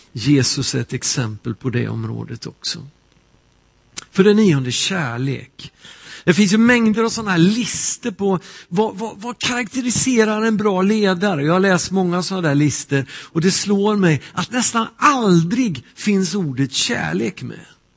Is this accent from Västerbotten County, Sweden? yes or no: no; Värmland, Sweden; Min pappa var pastor. Vi bodde i små församlingar ute på landet. Och i ett hem i Värmland där jag växte upp